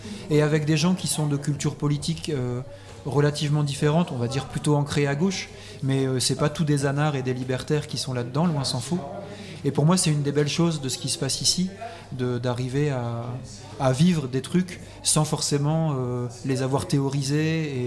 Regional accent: Hauts-de-France, France; Moi, j'ai grandi dans le Pas-de-Calais.

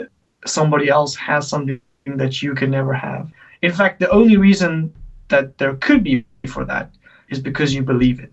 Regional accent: South Africa; I'm a South African.

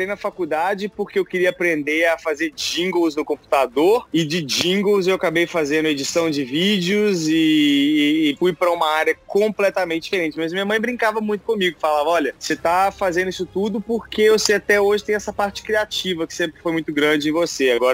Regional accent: Belo Horizonte, Minas Gerais, Brazil; moved away; Eu sou mineiro, de Belo Horizonte, atleticano.

